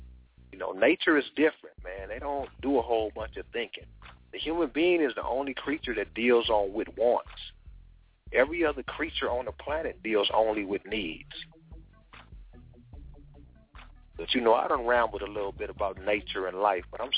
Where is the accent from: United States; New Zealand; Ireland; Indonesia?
United States; I think that growing up in the United States, a certain mindset develops.